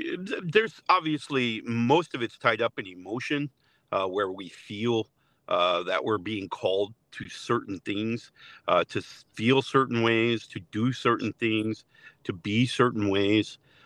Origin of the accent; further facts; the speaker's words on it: Ohio, United States; born there; also born or lived in New Jersey / Louisiana; I was born in Ohio, in the Midwest. We moved back to the East Coast.